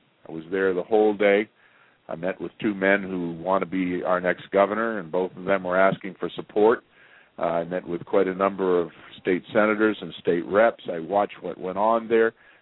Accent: Massachusetts, United States; born there; I was born in Massachusetts. Massachusetts is a beautiful state.

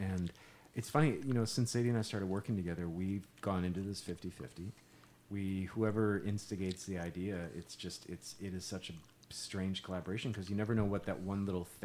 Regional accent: Highland Park, Illinois, United States; Consciousness very young as Jews growing up in Highland Park in Northbrook, Illinois.

